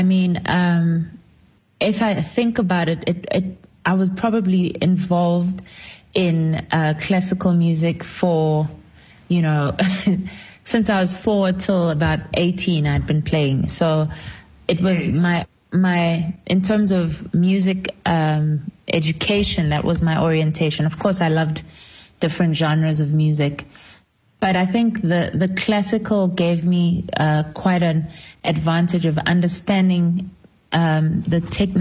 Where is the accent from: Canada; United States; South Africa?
South Africa; Soshanguve, Gauteng; even though I grew up in Soshanguve in Tshwane